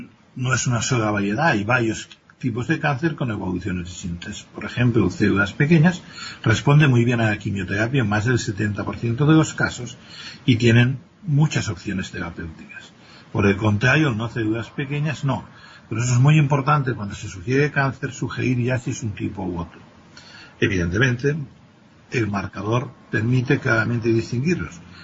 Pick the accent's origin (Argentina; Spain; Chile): Spain; Catalonia; yo soy de Cataluña